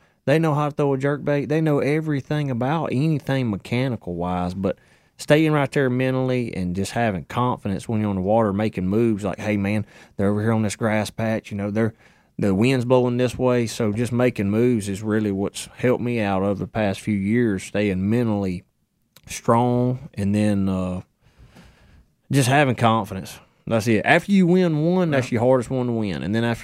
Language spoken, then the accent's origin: English; Clanton, Alabama, United States; this tournament was on Lay Lake, which I grew up in Clanton, Alabama